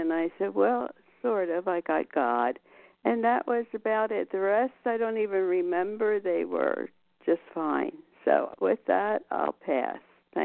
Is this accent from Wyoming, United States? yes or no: no; Las Vegas, Nevada, United States; from Las Vegas